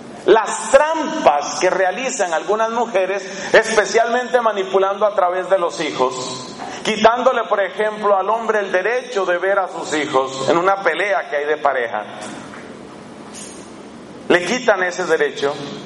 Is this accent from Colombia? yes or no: yes; Colombia; esas cosas pasan también en mi país, en Colombia.